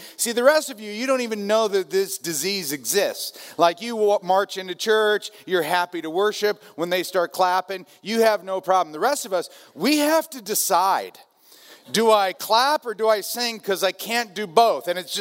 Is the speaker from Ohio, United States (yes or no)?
no; California, United States; I'm from Southern California.